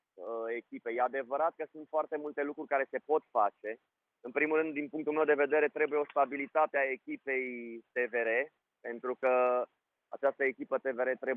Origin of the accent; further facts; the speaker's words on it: Romania; Noi, ca țară, vom deveni mai uniți între noi și mai mândri de faptul că suntem români.